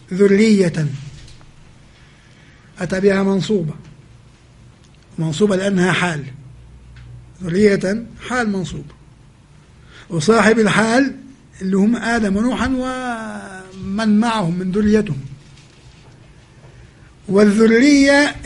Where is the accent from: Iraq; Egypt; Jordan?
Jordan; اللي عندنا في الأردن في المعطس في الغور